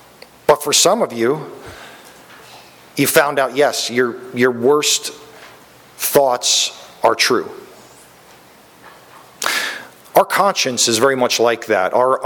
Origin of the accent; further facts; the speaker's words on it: Florida, United States; also born or lived in North Carolina; we've just moved here, and we're from South Florida, but for the last 7 years, we've been in North Carolina, and we moved here a couple months ago